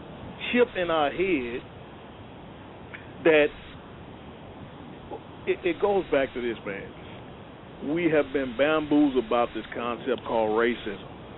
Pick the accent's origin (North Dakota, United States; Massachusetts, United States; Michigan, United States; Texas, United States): Michigan, United States; No, I'm from Michigan, yeah.